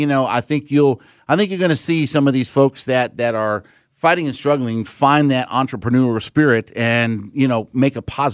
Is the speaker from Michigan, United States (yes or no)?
no; Canton, Ohio, United States; I grew up in Canton, Ohio, and, my whole experience, growing up in that town, in a small town, it was local flavor.